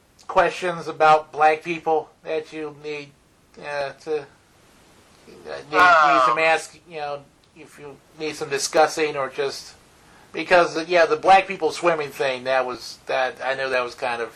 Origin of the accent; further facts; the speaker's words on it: Texas, United States; now in North Carolina, United States; I'm from Texas, so when I had a bike, it's like nothing but flatlands down there.